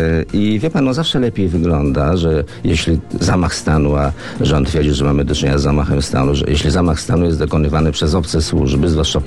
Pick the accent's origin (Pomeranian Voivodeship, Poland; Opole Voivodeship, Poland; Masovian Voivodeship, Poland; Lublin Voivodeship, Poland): Masovian Voivodeship, Poland; Żyrardów; ja się wychowywałem na proletariackim, żeradowskim podwórku, gdzie taki język był dość powszechny